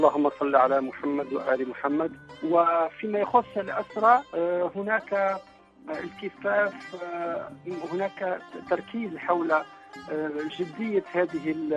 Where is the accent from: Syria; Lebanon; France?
France; فرنسي من أصل تونسي.